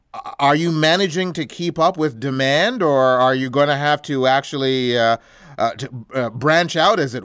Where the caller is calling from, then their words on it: Canada; I'm calling you from Canada.